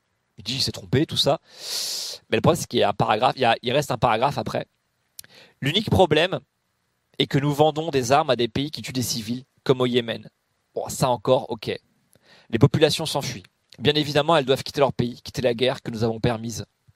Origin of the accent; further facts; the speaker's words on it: Paris, Île-de-France, France; moi je suis parisien